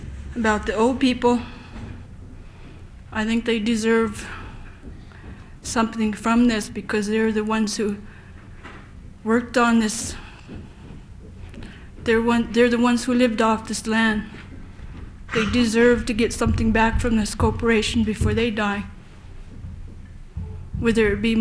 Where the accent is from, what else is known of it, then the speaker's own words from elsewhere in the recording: Tazlina, Alaska, United States; I'm from Taslina.